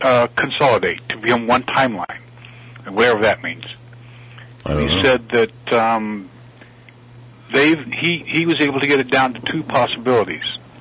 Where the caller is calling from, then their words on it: Wyoming, United States; from Wyoming.